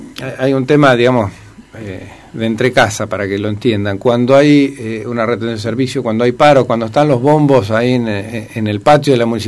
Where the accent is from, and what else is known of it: Argentina